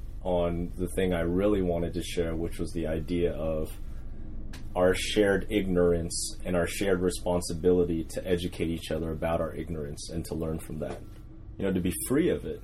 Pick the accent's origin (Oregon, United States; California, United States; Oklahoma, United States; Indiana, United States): Oklahoma, United States; moved away as an adult; Well, I moved to the East Coast when I went to NYU. I'm actually from Oklahoma.